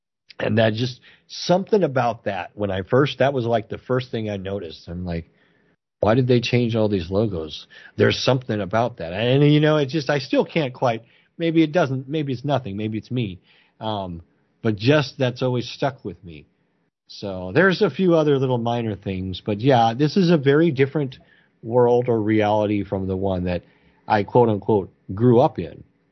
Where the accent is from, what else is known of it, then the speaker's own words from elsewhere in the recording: California, United States; I grew up in the Bay Area in the, well, we'll say the late 80s and the early 90s